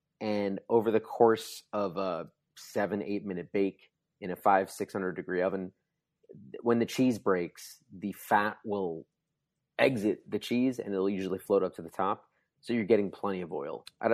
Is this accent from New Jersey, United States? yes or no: yes; New Jersey, United States; I grew up in New Jersey. I love pizza in New Jersey.